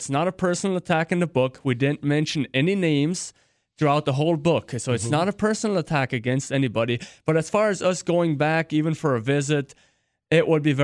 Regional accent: North Dakota, United States; born there; And I was born in North Dakota near Grand Forks.

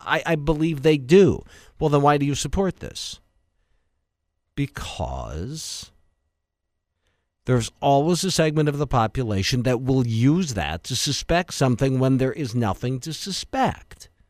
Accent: Coleman, Wisconsin, United States; when it was bought by Chrysler in my hometown of Coleman, one of my sisters went to NWTC for corrections.

